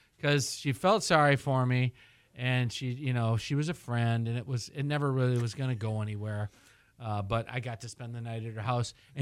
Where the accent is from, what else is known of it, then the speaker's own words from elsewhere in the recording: Reed City, Michigan, United States; But, of course, I'm from Reed City. I'm a coyote. And those are my stomping grounds.